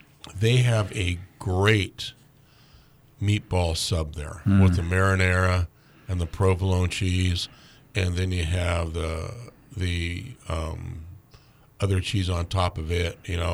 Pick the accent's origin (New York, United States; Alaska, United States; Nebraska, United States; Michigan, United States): Alaska, United States; You know, I'm an American Alaskan.